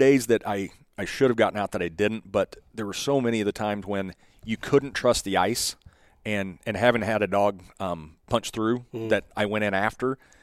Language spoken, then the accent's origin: English; Oklahoma, United States; I grew up in Oklahoma with the oil field boom and bust.